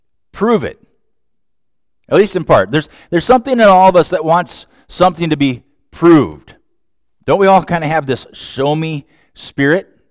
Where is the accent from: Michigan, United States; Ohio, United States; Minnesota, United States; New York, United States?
Minnesota, United States; I'm from Minnesota.